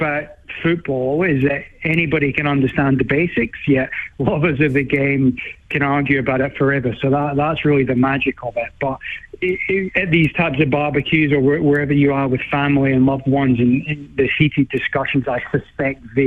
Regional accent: Scotland, United Kingdom; what keeps me up at night, unfortunately, is England's chances as a Scotsman in the World Cup.

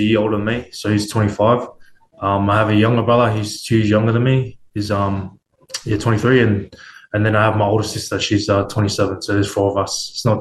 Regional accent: Liverpool, New South Wales, Australia; also born or lived in New Zealand; So I was born in New Zealand, but I actually grew up in Australia. So I grew up in Liverpool. My first junior club was actually Liverpool Catholic Club.

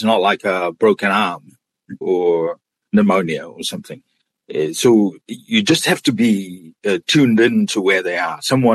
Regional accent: Niue; born there; We have something similar, Michael, in Niue. I was born in Niue.

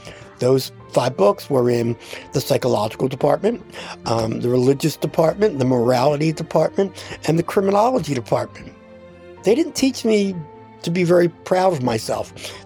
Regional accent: Philadelphia, Pennsylvania, United States; born there; I was born in Philadelphia in 1951.

